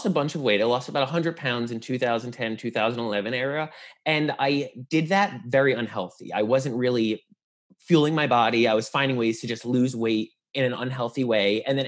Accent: New Jersey, United States; I was from North Jersey too, so it's like Jersey.

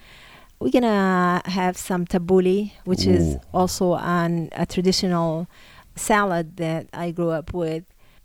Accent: Sakhnin, Northern District, Israel; I did not grow up here. I grew up in Sakhnin.

